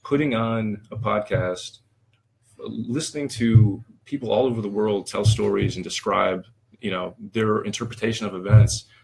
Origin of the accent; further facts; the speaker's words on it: Michigan, United States; I mean, I grew up in the suburbs, 40 minutes north of Detroit. So I had a suburban upbri